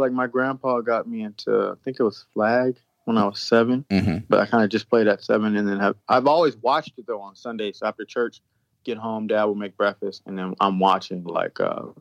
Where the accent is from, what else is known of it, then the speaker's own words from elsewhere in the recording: Inglewood, California, United States; I grew up in a comfortable environment here in the inner city of Los Angeles, California, Inglewood, California.